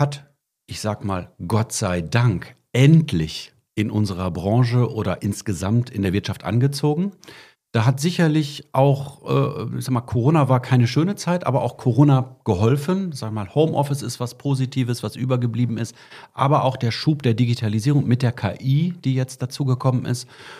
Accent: Bielefeld, North Rhine-Westphalia, Germany; Und ihr wisst ja, ich komme aus Bielefeld

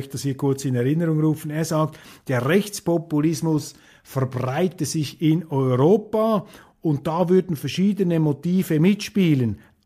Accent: Switzerland; Und da habe ich als Schweizer ein ganz anderes Verständnis

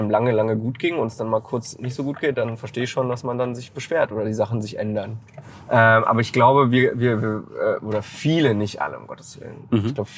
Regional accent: Laos; also born or lived in South Africa; Ich bin in Laos groß geworden.

